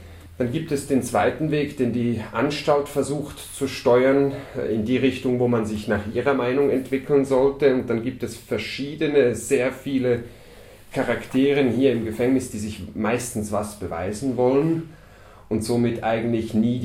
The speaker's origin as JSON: {"language": "German", "country": "Switzerland", "tie": "born or raised there", "said": "Und ich bin hier in der Schweiz aufgewachsen"}